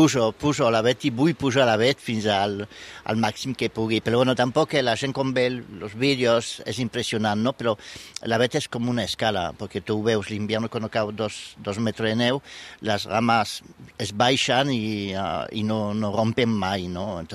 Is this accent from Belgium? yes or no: no; Nouvelle-Aquitaine, France; Catalan is a second language; Jo soc d'un poble petit al sud de Pau, un poble en un valle d'Ossó, que es diu La Reims, que està just a la frontera francesa d'Aragó amb colindant a Formigal.